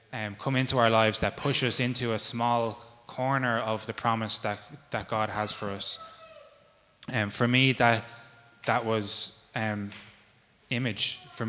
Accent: Ireland; I think as Irish people, we have a culture of complacency.

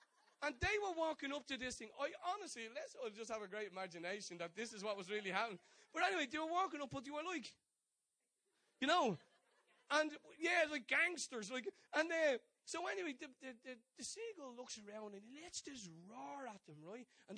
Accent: Ireland; So I'm like, I'm being Irish and nosy.

